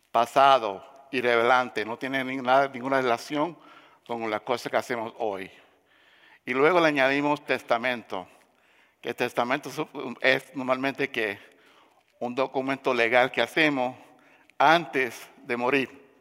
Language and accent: Spanish; Puerto Rico; Soy de Puerto Rico.